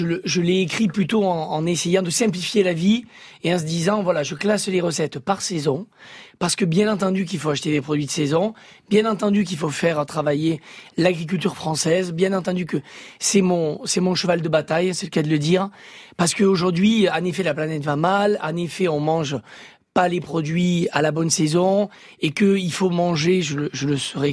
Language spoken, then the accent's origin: French; Occitanie, France; born there; Mais je suis un mec du Sud, mais je suis né dans l'Aveyron. C'est quand même une région.